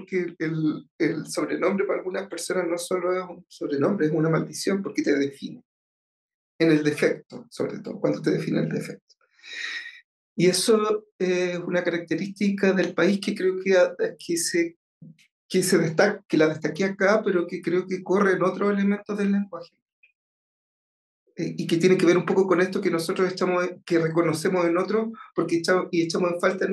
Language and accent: Spanish; Antofagasta, Chile; born there; yo nací en Antofagasta. Viví harto tiempo en la provincia también, porque por mi trabajo me tocaba estar en distintos lugares, especialmente Puerto Cisne, Los Ángeles, también estuve en Copiapó